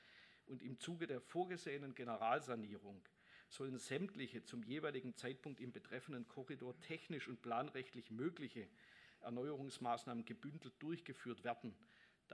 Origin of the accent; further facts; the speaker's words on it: Stuttgart, Baden-Württemberg, Germany; Von Stuttgart, meiner Heimatregion, nach Paris fahre ich etwas über 3 Stunden mit dem Zug.